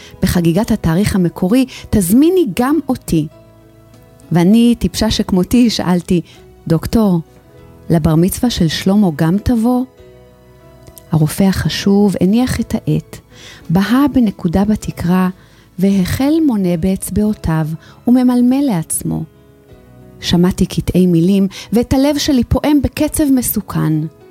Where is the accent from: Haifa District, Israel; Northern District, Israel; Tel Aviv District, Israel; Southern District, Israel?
Tel Aviv District, Israel; Bnei Brak; אני דוסית מבני ברק.